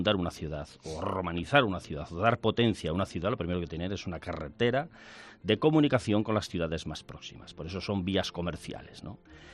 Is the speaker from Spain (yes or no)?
yes; Burgos, Castile and León, Spain; No, mira, verás, yo soy de Burgos.